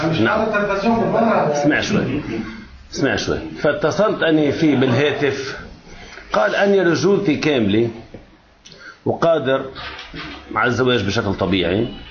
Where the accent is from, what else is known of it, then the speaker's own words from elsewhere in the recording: Lebanon; ونساء ما عندنا بلبنان طبيبة شرعية محلفة، ما عندنا قانونا، ما في، لا يوجد.